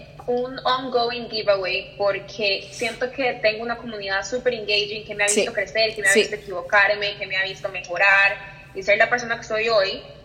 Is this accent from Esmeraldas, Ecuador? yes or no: no; Quito, Pichincha, Ecuador; also born or lived in New York; now in Costa Rica; Yo nací en Costa Rica, crecí en Quito, Ecuador. Después me fui a vivir a Nueva York, a trabajar y a la universidad. Y ahora estoy de vuelta en Costa Rica hace 4 o 5 años.